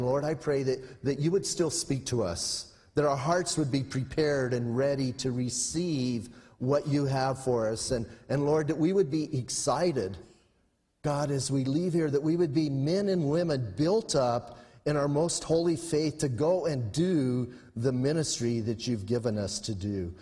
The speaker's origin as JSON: {"language": "English", "town": "Bisbee", "region": "Arizona", "country": "United States", "said": "And yeah, I'm from Bisbee"}